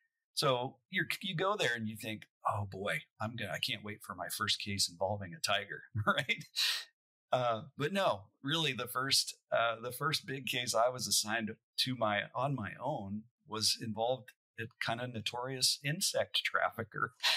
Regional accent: Denver, Colorado, United States; Because I grew up in Denver and near the Rockies

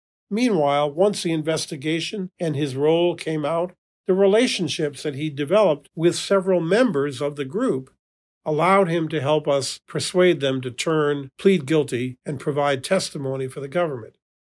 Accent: Northeast, United States; But I was from the Northeast where, "So what do you do for work?" is usually one of the first questions when you meet someone.

